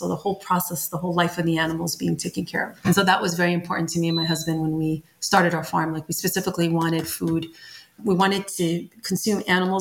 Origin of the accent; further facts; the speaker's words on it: Brooklyn, New York, United States; I grew up in Brooklyn.